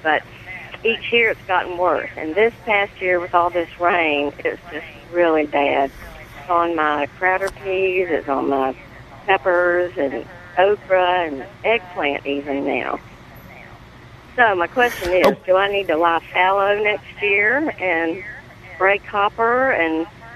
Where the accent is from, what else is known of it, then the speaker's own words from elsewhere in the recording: Monroe County, United States; I'm from Monroe County, but I was down here for the beach and heard your show